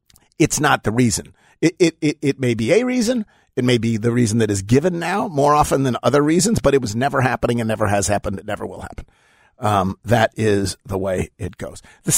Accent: Memphis, Tennessee, United States; I'm out there and I'll say it. I'm from Memphis.

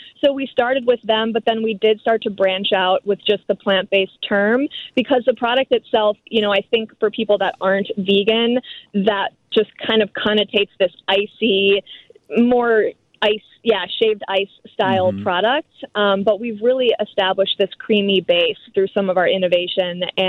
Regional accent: Chicago, Illinois, United States; I grew up in the Chicagoland area, so Whole Foods has always been the goal for me.

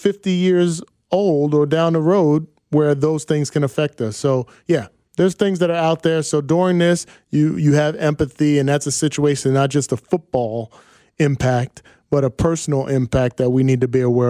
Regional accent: New Jersey, United States; Like, I'm from Jersey, son. We got bars. We grow up with bars.

